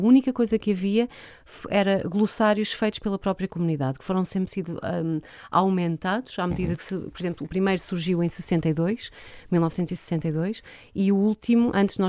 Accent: Batalha, Leiria, Portugal; Eu sou da Batalha, originalmente

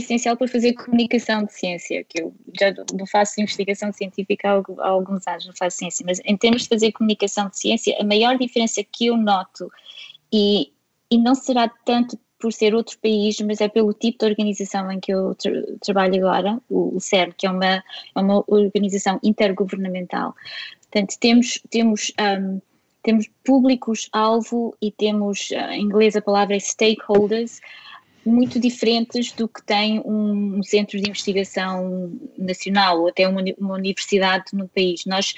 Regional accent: Portugal; moved away as an adult; Eu saí de Portugal há apenas 4 anos, desta última vez, portanto estou só há 4 anos fora de Portugal

